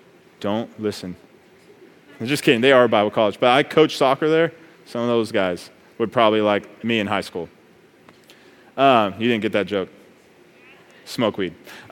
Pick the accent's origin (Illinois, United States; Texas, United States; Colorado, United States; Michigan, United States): Colorado, United States; Colorado Springs; And I grew up in Colorado Springs. That's like where they live.